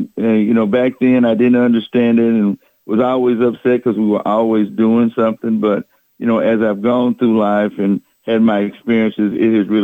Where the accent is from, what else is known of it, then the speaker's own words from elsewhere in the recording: Chandler, Texas, United States; No, I'm born and raised here in Chandler.